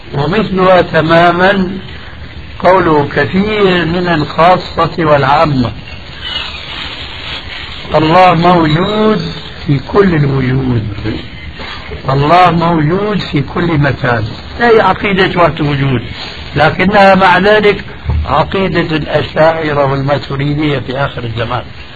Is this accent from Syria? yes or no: yes; Syria; عندنا في سوريا